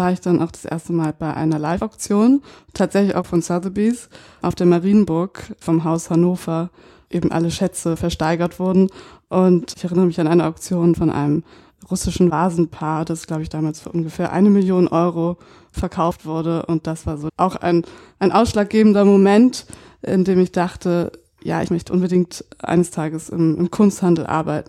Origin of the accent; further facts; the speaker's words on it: London, United Kingdom; Und wir haben damals in London gelebt, wo ich aufgewachsen bin.